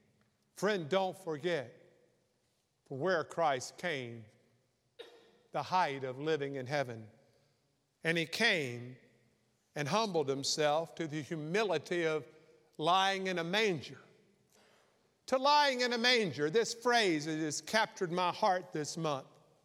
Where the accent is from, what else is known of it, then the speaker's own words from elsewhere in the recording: Savannah, Georgia, United States; born there; I was born in Candler Hospital, Savannah, Georgia.